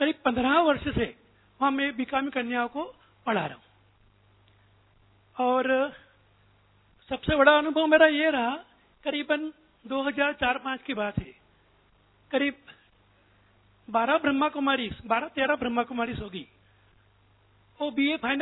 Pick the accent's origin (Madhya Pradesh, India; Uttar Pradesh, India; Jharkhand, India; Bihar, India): Madhya Pradesh, India; Indore; इंदौर का रहने वाला हूँ।